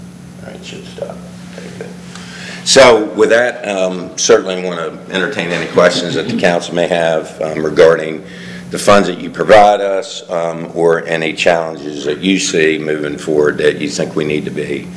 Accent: United States; because I also farm, born and raised in Sussex County, so this county is obviously very near and dear to my heart.

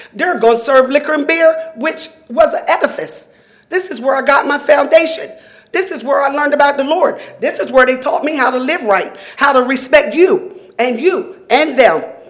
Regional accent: Belltown, United States; I was born and raised in Belltown. My mother, my great-grandmother, I got married there.

